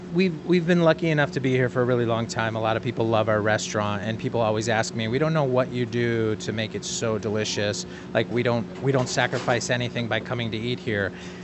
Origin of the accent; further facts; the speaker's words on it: Chicago, Illinois, United States; I grew up in Chicago. I was a meat-eating kid, pretty normal.